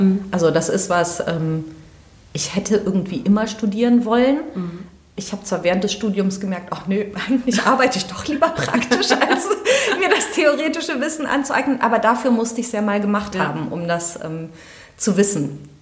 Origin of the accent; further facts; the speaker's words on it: Cologne, North Rhine-Westphalia, Germany; now in Aachen, Germany; Ich komme ursprünglich aus Köln.